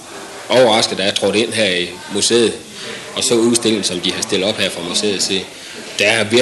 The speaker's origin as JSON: {"language": "Danish", "town": "Vestervandet", "region": "North Denmark Region", "country": "Denmark", "said": "Jeg kommer ud fra Vestervandet. Jeg har en ejendom derude."}